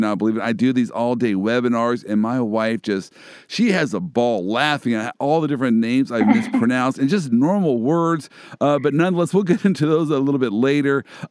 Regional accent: Kansas City, Missouri, United States; Now I am I'm from Kansas City

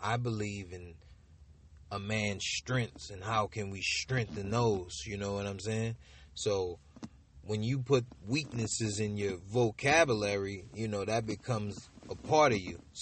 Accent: New Orleans, Louisiana, United States; moved away; growing up in New Orleans, like, you know, we really believe in that that Southern hospitality

